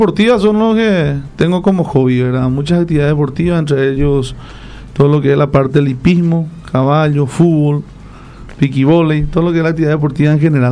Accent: Paraguay; los otros ciudadanos somos paraguayos de segunda.

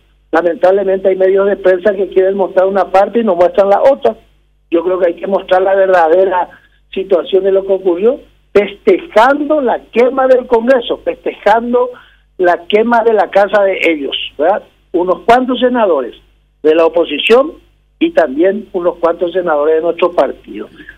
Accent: Paraguay; como paraguayos, como colorados y como políticos

